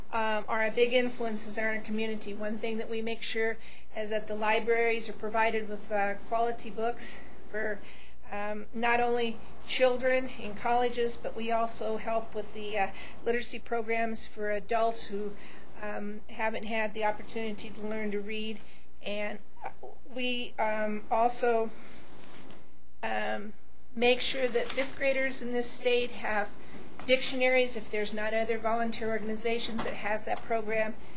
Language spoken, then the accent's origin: English; Colorado, United States; I'm from La Plata County. I am a member of the Southwest Republican Women.